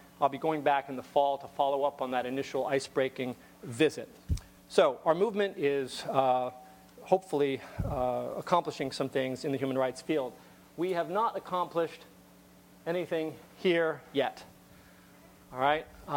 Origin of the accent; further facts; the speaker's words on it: Austin, Texas, United States; So spring of 2001, they got this new young Texan. I grew up in Austin, Texas. This new young Texan showing up, George Bush, not me